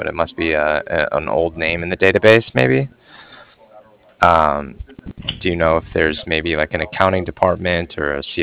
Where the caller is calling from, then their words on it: Cardiff, Wales, United Kingdom; I was calling from Cardiff, and I was calling regarding some financing that was done with Great America.